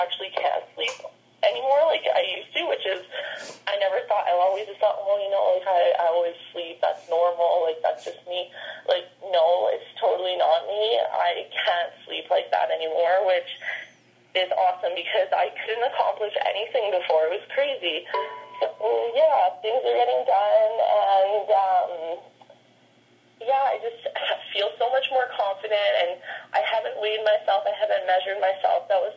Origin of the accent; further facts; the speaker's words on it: Ontario, Canada; now in Calgary, Canada; so I am from Ontario. I moved to Calgary a year ago